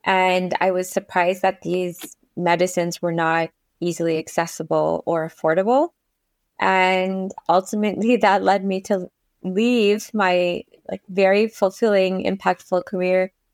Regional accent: Toronto, Ontario, Canada; So I grew up in Toronto, Canada

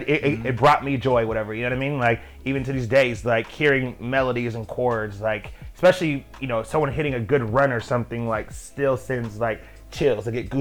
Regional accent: Sacramento, California, United States; And I was just like, oh, damn. You know, and again, I'm from Sacramento. Didn't really have family really out in LA.

